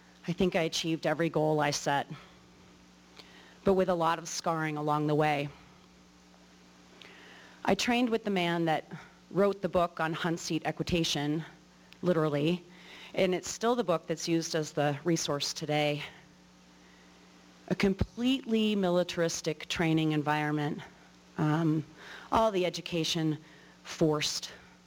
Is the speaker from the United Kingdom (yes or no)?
no; New York City, New York, United States; I was born in New York City, a complete urbanite. I was born into a cosmopolitan lifestyle.